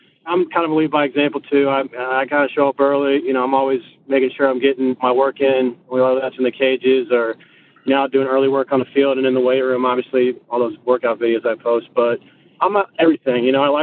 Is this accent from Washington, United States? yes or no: no; St. Louis, Missouri, United States; I'm from St. Louis, Missouri. I grew up playing travel ball, you know, traveling all the time, all summer long.